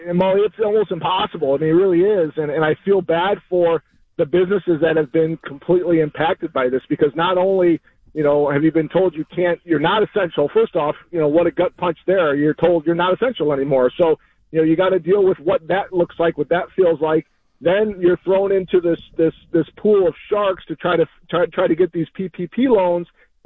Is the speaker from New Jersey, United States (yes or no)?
no; Palatine, Illinois, United States; I was born and raised here in Palatine and been here my whole life. My dad was raised here in Palatine